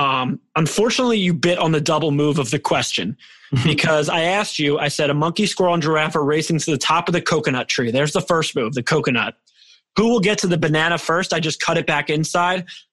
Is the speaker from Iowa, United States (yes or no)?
no; Philadelphia, Pennsylvania, United States; But I assumed I was safe with you because I told you I'm from Philly, which means I'm a diehard Eagles fan.